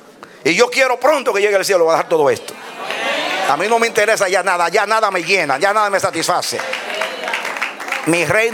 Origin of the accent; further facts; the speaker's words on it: Puerto Rico; Yo soy de Puerto Rico.